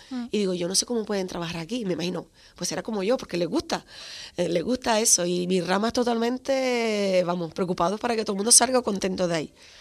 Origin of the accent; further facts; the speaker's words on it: Canary Islands, Spain; yo, por ejemplo, que soy de Gran Canaria